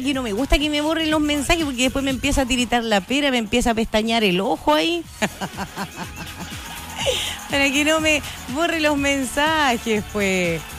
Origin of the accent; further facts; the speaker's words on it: Chile; Nosotros obviamente como chilenos tenemos otra fecha.